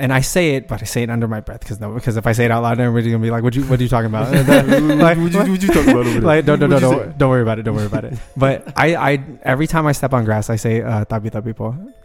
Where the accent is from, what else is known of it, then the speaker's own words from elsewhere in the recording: Hawaii, United States; born there; I know Hawaiian ones too, because I was born in Hawaii